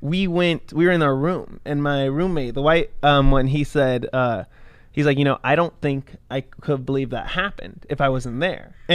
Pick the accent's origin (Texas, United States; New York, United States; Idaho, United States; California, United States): California, United States; Victorville; because like where I grew up in Victorville was a city.